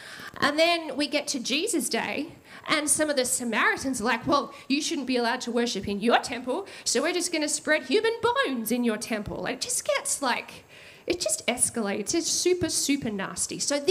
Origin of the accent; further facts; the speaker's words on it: Queensland, Australia; When I was growing up, because I'm a Queenslander, as a little girl